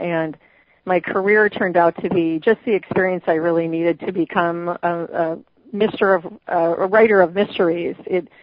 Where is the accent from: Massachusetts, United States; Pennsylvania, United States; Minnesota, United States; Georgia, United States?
Minnesota, United States; also born or lived in Chicago, Illinois; I was born and raised in Minnesota. The land of extremes, many long, cold winters surrounded by 10 and 12-foot snow drifts, and then hot, humid summers.